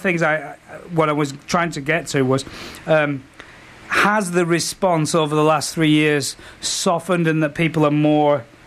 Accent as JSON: {"language": "English", "town": "Manchester", "region": "North West England", "country": "United Kingdom", "said": "I'm from Manchester."}